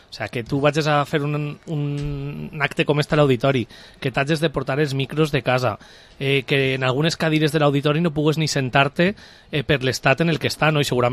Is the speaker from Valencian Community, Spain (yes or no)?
yes; Vila-real, Valencian Community, Spain; Crec que és un acte que representa també molt bé com som la gent de Vila-real, no?